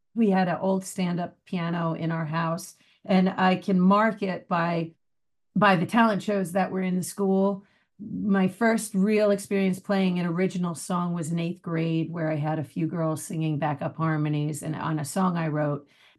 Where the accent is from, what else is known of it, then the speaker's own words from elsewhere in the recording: Commack, New York, United States; I grew up in Comac.